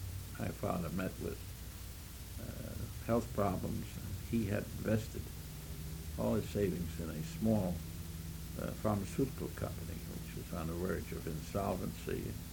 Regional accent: Manhattan, New York, United States; born there; And I was born in Manhattan.

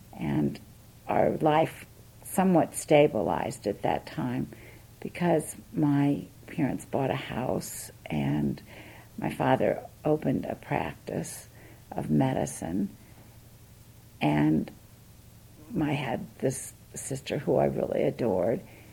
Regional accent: St. Louis, Missouri, United States; born there; I was born in St. Louis, Missouri, September 16, 1937

